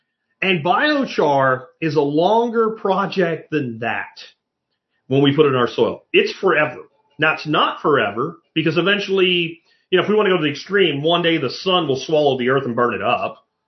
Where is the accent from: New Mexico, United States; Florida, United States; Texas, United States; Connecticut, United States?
Florida, United States; Jacksonville; I grew up in Jacksonville, Florida, and we would go down there.